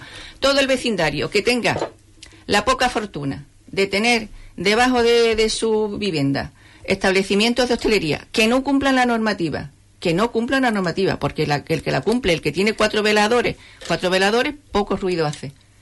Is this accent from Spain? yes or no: yes; Huelva, Andalusia, Spain; Nosotros somos onubenses. Amamos Huelva. Por encima de todo, amamos Huelva.